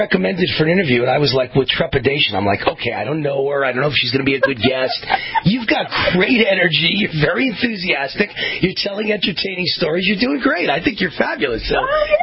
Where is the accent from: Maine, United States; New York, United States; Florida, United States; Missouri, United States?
New York, United States; I'm a very cynical guy. I'm a New Yorker.